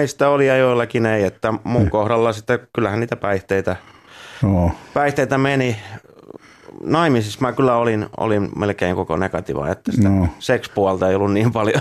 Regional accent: Ylöjärvi, Pirkanmaa, Finland; No siis mä oon Ylöjärveltä

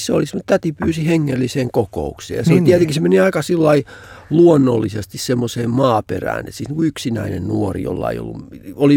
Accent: Vammala, Pirkanmaa, Finland; also born or lived in Karhula / Kuorevesi; Mä en oikeastaan mistään kotoisin. Mä oon syntynyt Karhulassa ja perhe asui sitten Kuorenvedellä pari vuotta. Sitten mä oon viettänyt varhaislapsuuteni ja varhaisnuoruuteni Vammalassa.

